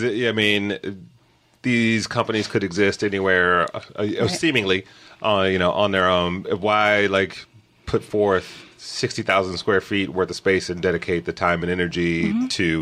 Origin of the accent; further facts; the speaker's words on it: Detroit, Michigan, United States; If, you know, I grew up in Detroit, you grew up in New Jersey